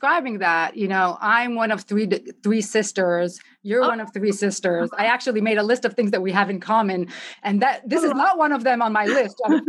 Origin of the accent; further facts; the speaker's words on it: Israel; I was growing up in Israel. I was in high school at the time, and we had our own involvement in it.